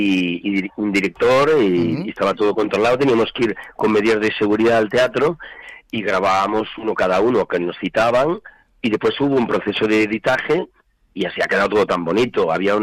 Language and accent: Spanish; Basque Country, Spain; pues yo soy vasca y te ha salido vasca